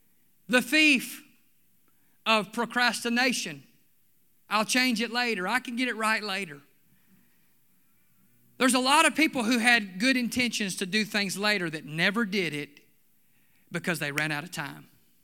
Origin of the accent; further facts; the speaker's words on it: Mississippi, United States; I remember as a boy growing up in the Assemblies of God, and I'm telling you, we had some great churches in South Mississippi.